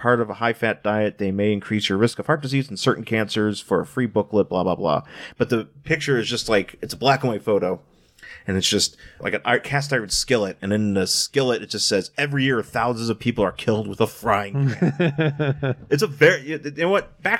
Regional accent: Cheektowaga, New York, United States; Now, granted, I didn't grow up in North Tonawanda. I grew up in Cheektowaga.

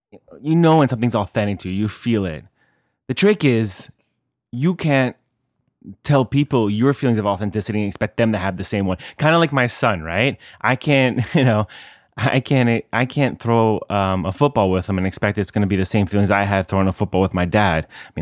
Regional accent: United States; moved away; I know I'm from America, but I live here

